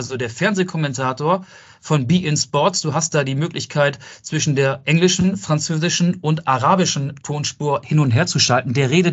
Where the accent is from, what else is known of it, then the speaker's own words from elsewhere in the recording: Germany; nee, wir sind keine Südkoreaner, wir sind Deutsche. Und die wissen jetzt dank uns, wie Menschen in Deutschland aussehen oder zumindest einige aussehen, die aus Deutschland kommen.